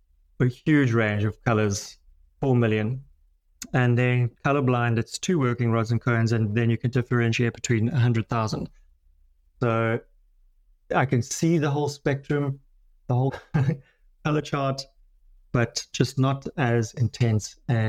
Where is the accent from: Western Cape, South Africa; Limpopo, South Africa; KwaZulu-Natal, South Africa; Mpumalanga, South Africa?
Mpumalanga, South Africa; White River; So I grew up in White River.